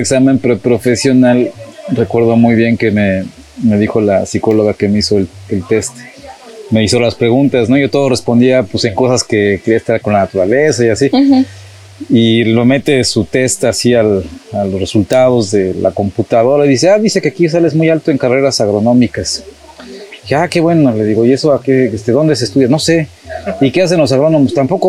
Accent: Mexico City, Mexico; Pues yo soy de la Ciudad de México.

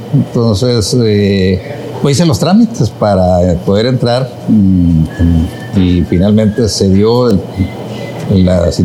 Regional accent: Empalme, Sonora, Mexico; born there; also born or lived in Hermosillo; Pues les decía que nací en Empalme, de ahí pues me vine a Hermosillo a estudiar la carrera de Zootecnia, ¿no? En la Universidad de Sonora. Yo estudié 5 semestres aquí

